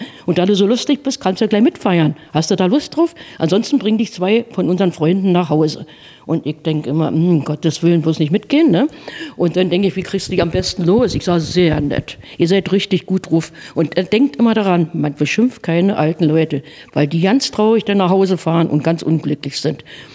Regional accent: Berlin, Germany; als Berliner hat man keine, als Ur-Berliner.

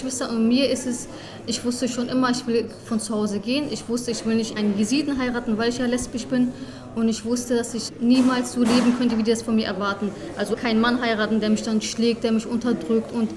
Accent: Germany; Meine Eltern kommen aus der Osttürkei. Wir sind Jesiden und ich bin in einer Kleinstadt aufgewachsen in Deutschland.

